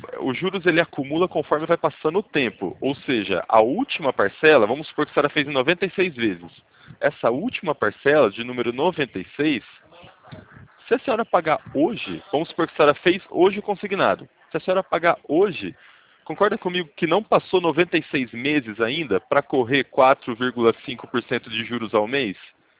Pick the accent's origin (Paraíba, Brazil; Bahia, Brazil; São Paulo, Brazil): São Paulo, Brazil; eu sou de São Paulo, eu sou do interior de São Paulo.